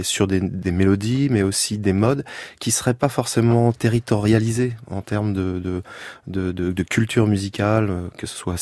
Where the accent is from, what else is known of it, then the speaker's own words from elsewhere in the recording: Normandy, France; also born or lived in Nantes; Je suis français, je suis né à Nantes, mais je suis plutôt normand.